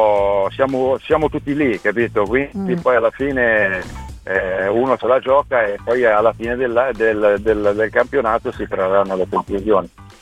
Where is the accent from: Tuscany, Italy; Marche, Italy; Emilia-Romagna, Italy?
Tuscany, Italy; Florence; mi sto parlando come da fiorentino